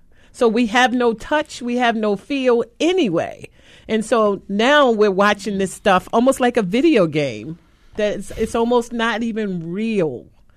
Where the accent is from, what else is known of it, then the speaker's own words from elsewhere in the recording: Baltimore, Maryland, United States; because I was raised in Baltimore, there was also some love in the community. And there was also a sense of village.